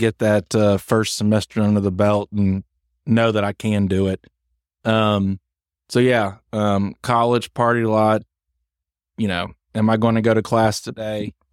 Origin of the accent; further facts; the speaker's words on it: Charlotte, North Carolina, United States; But grew up in Charlotte, two loving parents, have a sister 2.5 years younger than me.